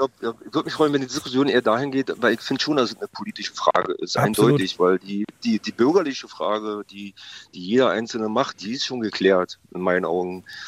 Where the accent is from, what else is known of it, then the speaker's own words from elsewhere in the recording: East Germany, Germany; Ich komme aus der DDR, da gab es ein Scoring, nur dass das anders belohnt oder bewertet wurde.